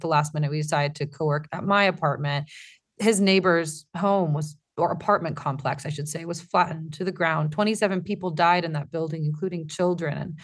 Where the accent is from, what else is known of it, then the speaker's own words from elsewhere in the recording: United States; now in Lebanon; I'm Lebanese American. I grew up in the U.S. and moved here a year ago.